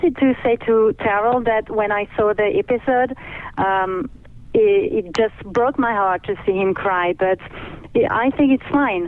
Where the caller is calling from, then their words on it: France; from France.